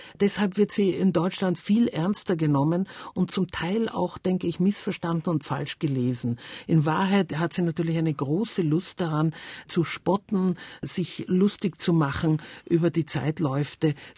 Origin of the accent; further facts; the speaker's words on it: Austria; da spitze ich als Österreicherin natürlich sofort die Ohren